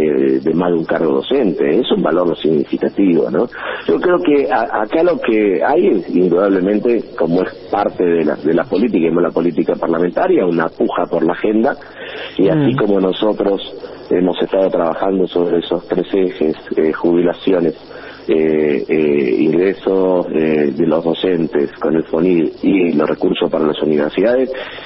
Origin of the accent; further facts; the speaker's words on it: Rosario, Santa Fe, Argentina; en mi ciudad está a 700 pesos el pasaje de colectivo, yo soy de Rosario